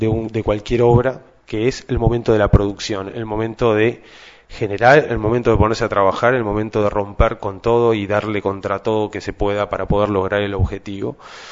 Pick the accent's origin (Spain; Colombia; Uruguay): Uruguay; yo soy uruguayo